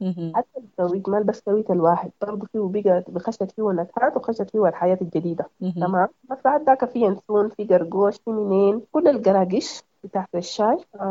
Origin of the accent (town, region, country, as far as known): Sudan